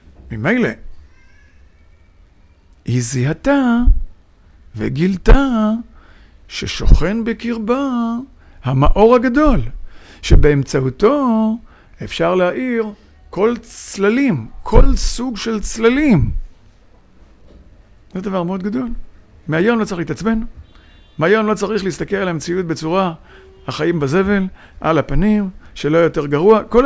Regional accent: Northern District, Israel; עמק ירדן, זה קצת קרוב לליבי, כי שם גדלתי.

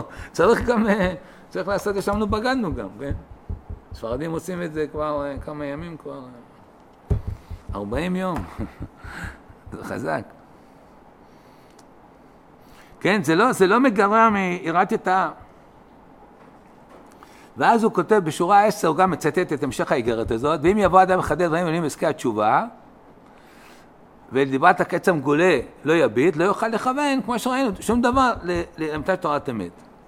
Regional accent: Tel Aviv, Tel Aviv District, Israel; גדלתי במקומות לא, הייתי בתל אביב, גרתי באיזה מקום שלא בדיוק היו שם כאלה, זהו, אבל... מזלי, הוריי שמו אותי במקום תורני חזק, זה שמר עלינו שם בכל הסביבה שגרנו, בסביבת תחנה מרכזית תל אביב

